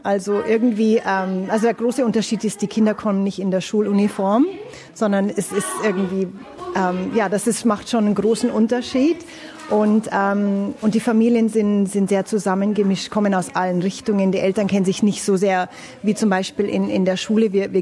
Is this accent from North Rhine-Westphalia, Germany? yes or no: no; Bavaria, Germany; der Vater kommt vom Starnberger See und das ist da, wo ich aufgewachsen bin.